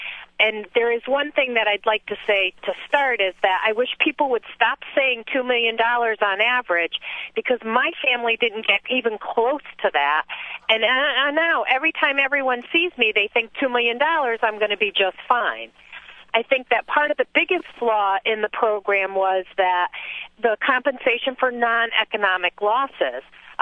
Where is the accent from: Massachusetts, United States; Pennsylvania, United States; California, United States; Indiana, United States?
Massachusetts, United States; Foxborough; I'm from Foxborough, Massachusetts.